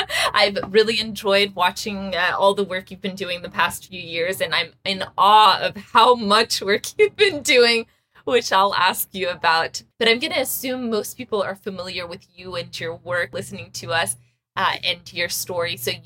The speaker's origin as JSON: {"language": "English", "region": "Texas", "country": "United States", "tie": "born or raised there", "said": "And I grew up in Texas. But my mom taught Farsi, and that's what kept me really interested and kept me speaking it."}